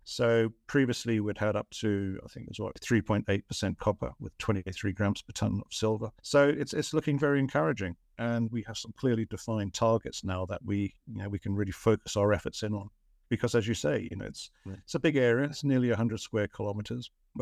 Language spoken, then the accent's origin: English; Ghana; born there; also born or lived in Botswana; No. I wasn't born there. I was born in Ghana.